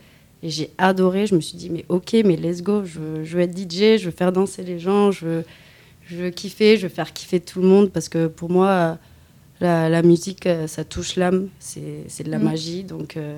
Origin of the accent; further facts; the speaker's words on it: Pau, Nouvelle-Aquitaine, France; Je suis paloise. Du coup, je viens de Pau. J'ai 27 ans. 28 ans demain, du coup.